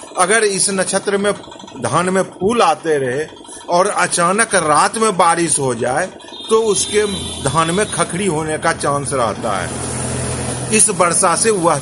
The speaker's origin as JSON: {"language": "Hindi", "region": "Bihar", "country": "India", "said": "मैं 81 टोला ग्राम का निवासी हूं, प्रखंड बरियारपुर जिला मुंगेर।"}